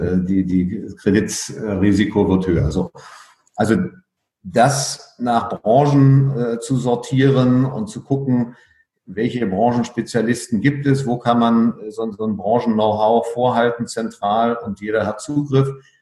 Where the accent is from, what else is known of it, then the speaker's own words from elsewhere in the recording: Berlin, Germany; also born or lived in Frankfurt; Als in Berlin Aufgewachsener war ich ja ständig umgeben von der Grenze.